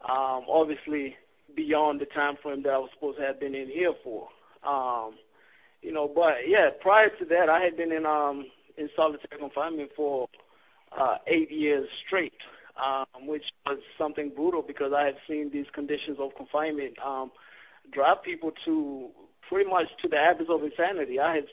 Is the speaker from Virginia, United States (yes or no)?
yes; Richmond, Virginia, United States; because right now I'm literally 6 hours away from my hometown of Richmond, Virginia.